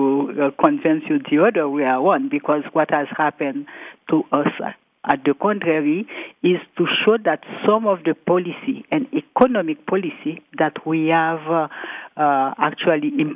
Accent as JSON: {"language": "English", "country": "Haiti", "said": "So you can just imagine how it is, you know, for poor countries like mine, because I'm from Haiti, you know."}